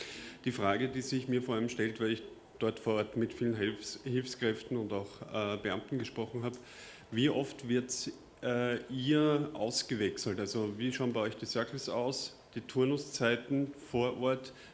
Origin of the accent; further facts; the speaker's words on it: Styria, Austria; ich komme aus Österreich und ich komme auch aus dieser Gegend rund um, also circa 40 Kilometer von Spielfeld entfernt, diesem Übergang